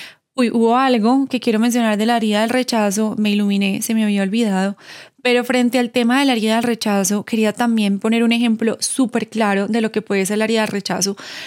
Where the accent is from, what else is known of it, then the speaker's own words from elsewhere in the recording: Colombia; ahora hacemos que somos colombianos por eso